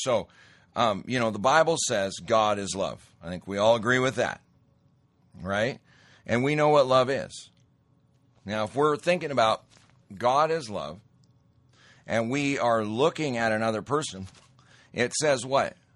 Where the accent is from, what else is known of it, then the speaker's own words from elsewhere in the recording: Great Falls, Montana, United States; I mean, I grew up in Great Falls, Montana.